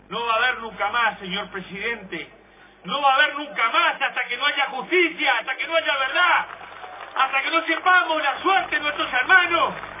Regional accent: Uruguay; Así somos los uruguayos.

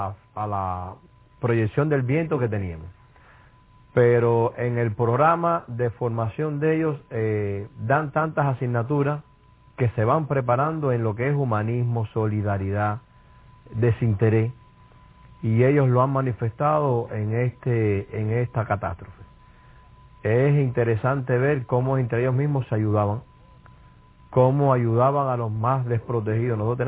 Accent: Cuba; yo soy cubano y venezolano, porque no tengo diferencias. Para mí Cuba y Venezuela es la misma patria

